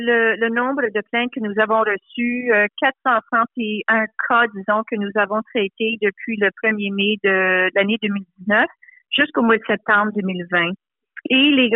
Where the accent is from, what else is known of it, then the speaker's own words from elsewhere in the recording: Ontario, Canada; on apporte une fierté en tant que franco-ontarien et franco-ontarienne.